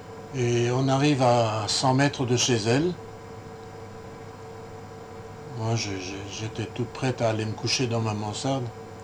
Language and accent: French; Grand Est, France; j'ai fait mes études de théologie à Clermont-Ferrand en tant qu'Alsacien. Au bout de mes études, pour que je ne sois pas rapatrié en Alsace et envoyé en Russie